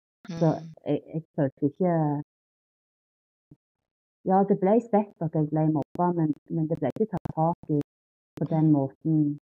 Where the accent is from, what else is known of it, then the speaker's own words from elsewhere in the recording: Rogaland, Norway; Jeg kom jo fra Rogaland.